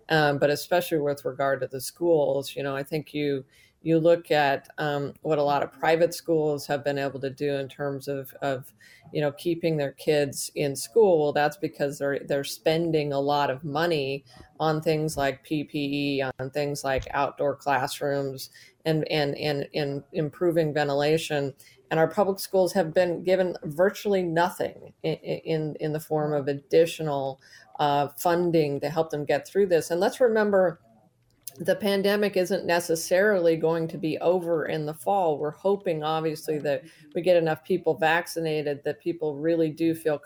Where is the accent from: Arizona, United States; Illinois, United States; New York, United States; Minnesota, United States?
Arizona, United States; Prescott; I was, as you guys know, born and raised in Prescott, Arizona. Yavapai County does not have a mask mandate